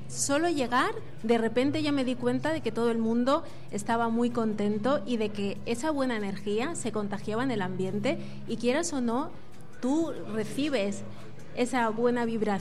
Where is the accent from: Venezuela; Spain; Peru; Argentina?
Spain; born there; mi país de origen es Guinea Ecuatorial, y bueno, yo nací en España